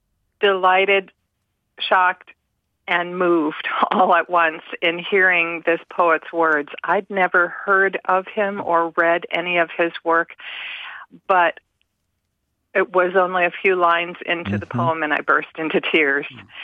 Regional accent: Wisconsin, United States; now in Florida, United States; I came to Florida from Wisconsin to take care of my grandparents, developed a self-employment type of business, and now that my grandparents are gone, I'm here, and my clients won't move back to Wisconsin with me.

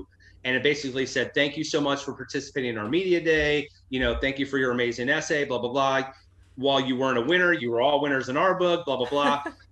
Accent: Washington, D.C.–Baltimore area, United States; I grew up in the Washington, D.C., Baltimore metro area.

